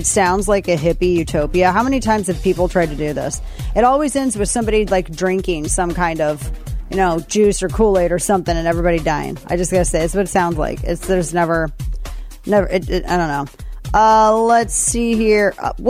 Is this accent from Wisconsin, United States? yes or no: no; St. Louis, Missouri, United States; I mean, we in my hometown of St. Louis, we have a huge Bosnian population.